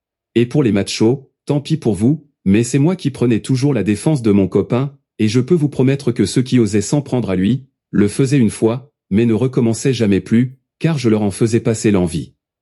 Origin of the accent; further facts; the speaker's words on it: Gap, Provence-Alpes-Côte d'Azur, France; born there; je suis née à Gap dans les Hautes-Alpes en France. J'ai eu une enfance difficile.